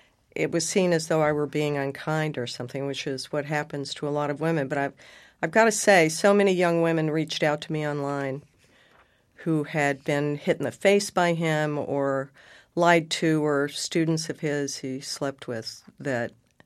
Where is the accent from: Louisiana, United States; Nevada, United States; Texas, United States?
Texas, United States; Tropic of Squalor was the joke name we had for my hometown, which was this swampy little backwater in East Texas where there's flaming industrial towers and snakes and alligators.